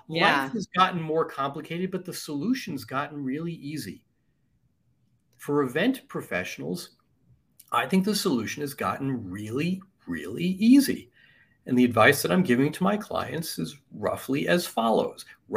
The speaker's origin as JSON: {"language": "English", "region": "New York", "country": "United States", "tie": "born or raised there", "said": "when I was a kid growing up in New York and I got my driver's license, my first New York driver's license was a piece of cardboard"}